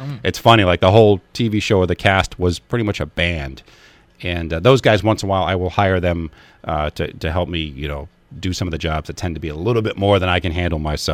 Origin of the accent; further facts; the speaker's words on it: Madison, Connecticut, United States; Madison. I grew up in Madison, Connecticut.